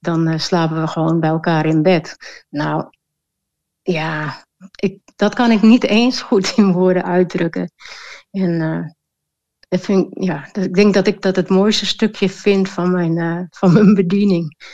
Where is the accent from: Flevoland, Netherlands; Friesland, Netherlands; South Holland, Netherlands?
Friesland, Netherlands; Leeuwarden; also born or lived in Amsterdam; Ja, nou, ik ben opgegroeid in een middenstandsgezin. Geboren in Amsterdam, maar al vrij jong vertrokken naar Leeuwarden. Omdat mijn ouders daar een zaak konden overnemen. De zaak over konden nemen van mijn grootouders.